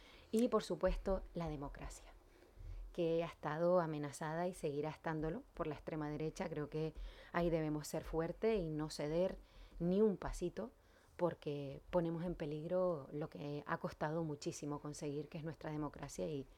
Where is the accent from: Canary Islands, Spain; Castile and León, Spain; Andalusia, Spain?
Canary Islands, Spain; Nosotros somos canarios. No somos ni mejores ni peores que nadie